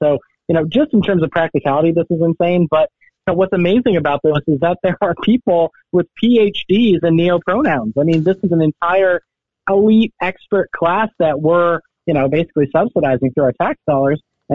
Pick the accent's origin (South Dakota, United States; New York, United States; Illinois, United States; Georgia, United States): Illinois, United States; I'm from Illinois, totally disappointing to see that out of the U